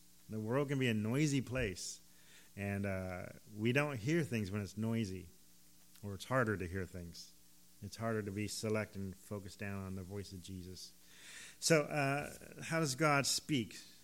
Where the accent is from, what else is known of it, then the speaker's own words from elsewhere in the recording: California, United States; Anybody been in an earthquake? I'm from California.